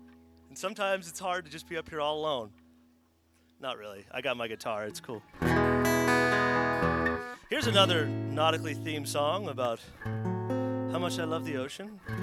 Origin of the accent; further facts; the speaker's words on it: Venice, California, United States; I'm from Venice, California. So, like, I used to come here as a Boy Scout when I was a kid